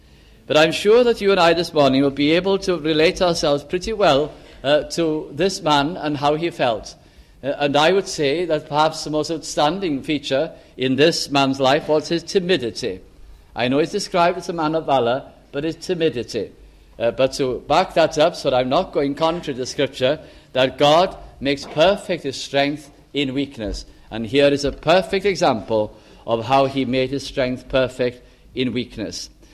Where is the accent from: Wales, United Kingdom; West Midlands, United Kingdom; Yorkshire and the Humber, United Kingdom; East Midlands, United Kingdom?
Wales, United Kingdom; since I'm Welsh, I think of Wales, and I think of it as the land of revival.